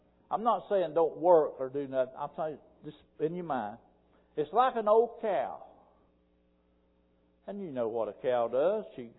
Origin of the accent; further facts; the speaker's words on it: Pumpkin Center, North Carolina, United States; I was raised in Pumpkin Center, North Carolina, down there in all the farm country.